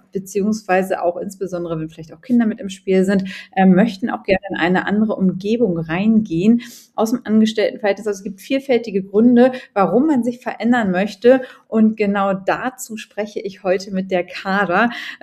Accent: Germany; now in Dubai, United Arab Emirates; ich bin ja auch aus Deutschland vor 3 Jahren ausgewandert

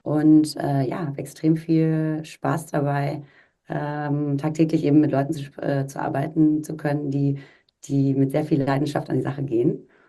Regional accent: Freiburg, Baden-Württemberg, Germany; Ich komme ursprünglich aus Freiburg.

